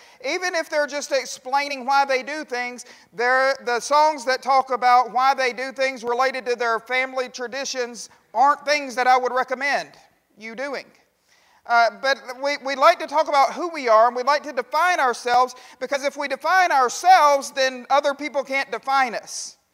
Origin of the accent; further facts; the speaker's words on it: Monroeville, Alabama, United States; I'm from Monroeville. Where's that? And I said, well, finally I settled on, it's about halfway between Montgomery and Mobile.